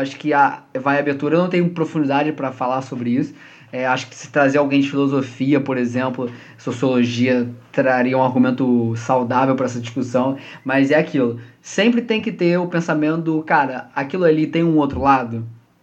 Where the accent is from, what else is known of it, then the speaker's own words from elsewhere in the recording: Rio de Janeiro, Brazil; E eu sou do Rio de Janeiro, pra quem estiver me escutando.